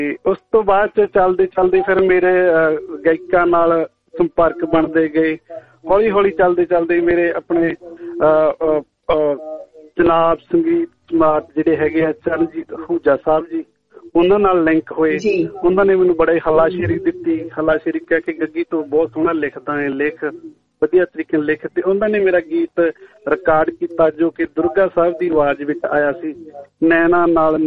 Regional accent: Burj Dunna, Punjab, India; now in Adelaide, Australia; ਅਸੀਂ ਪੰਜਾਬ ਤੋਂ ਜੀ, ਸਾਡਾ ਮੋਗਾ ਡਿਸਟ੍ਰਿਕਟ ਆ

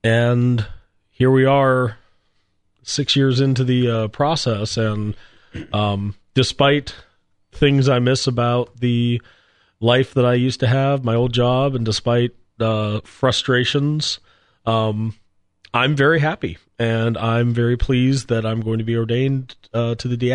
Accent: Pittsburgh, Pennsylvania, United States; No, but I grew up in Pittsburgh, and I thought about vocations a lot

